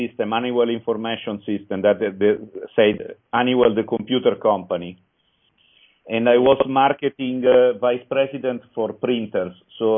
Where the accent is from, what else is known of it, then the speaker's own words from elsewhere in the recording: Assisi, Umbria, Italy; English is a second language; I'm from Central Italy. So I was born in Assisi, the city of St. Francis.